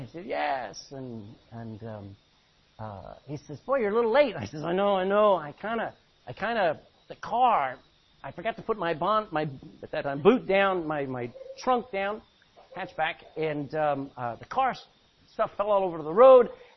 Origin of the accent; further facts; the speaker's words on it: Texas, United States; Now, remember, I'm from Texas.